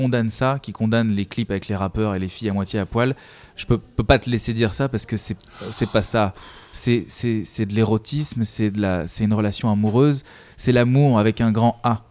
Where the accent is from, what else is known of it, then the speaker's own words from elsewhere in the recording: Switzerland; Puis on est suisse, ouais.